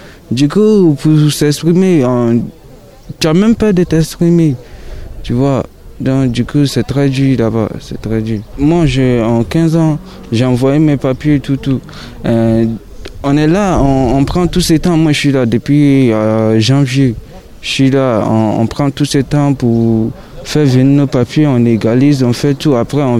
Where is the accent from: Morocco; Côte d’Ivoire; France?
Côte d’Ivoire; moved away; moi je suis ivoirien, si on est quitté en Côte d'Ivoire pour venir jusqu'à ici